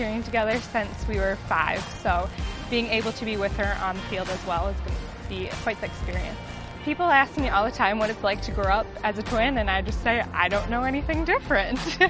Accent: Sioux Falls, South Dakota, United States; I'm from Sioux Falls, South Dakota, and this is my rookie season on the NBC. I did grow up a Vikings fan. Being from South Dakota, we do not have our own professional sports team

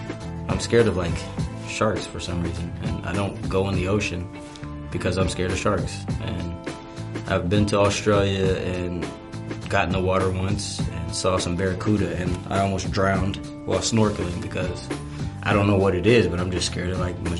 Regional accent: Salina, Kansas, United States; My hometown is Salina, Kansas.

